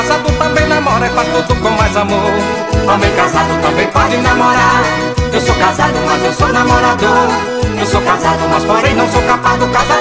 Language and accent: Portuguese; Irecê, Bahia, Brazil; born there; é com muito orgulho que eu digo, nasci em Irecê, na Bahia